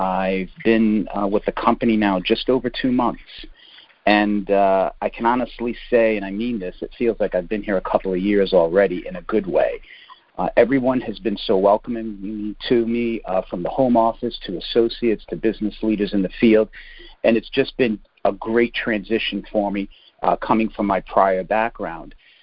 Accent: Rhode Island, United States; So basically, I'm from Rhode Island. I went to high school and the University of Rhode Island here, graduated there in 1991.

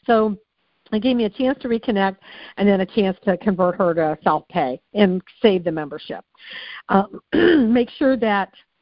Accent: Crestline, Ohio, United States; I had to go through a painful divorce, and I ended up back in my hometown of little old Crestline, Ohio.

